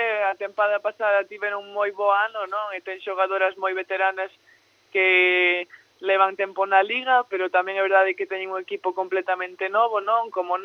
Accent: Galicia, Spain; Somos tres galegas, eu creo que eso é moi ilusionante para alguén que de aquí, non?

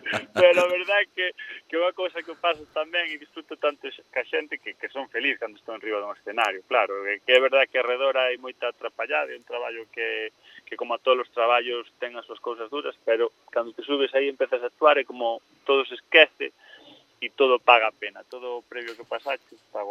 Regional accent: Pontevedra, Galicia, Spain; do equipo de aquí de Pontevedra, que é onde son eu

